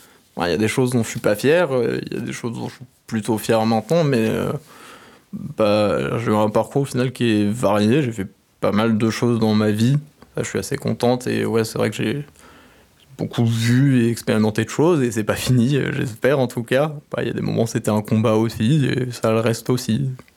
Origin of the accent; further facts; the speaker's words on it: Nantes, Pays de la Loire, France; j'ai 19 ans, je suis une femme trans, je viens de Nantes